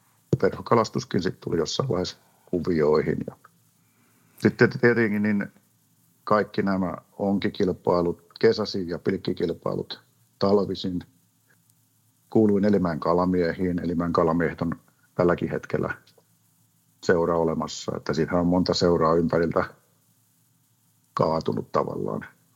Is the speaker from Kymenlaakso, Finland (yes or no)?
yes; Korja, Kymenlaakso, Finland; moved away as an adult; now in Sydney, Australia; Oon Korjalta kotoisin, vanhemmat asuu siellä vieläkin, ja toinen veli asuu Korjalla, ja toinen veli asuu Kouvolassa. Ja ennen tänne tuloa asuin Myllykoskella.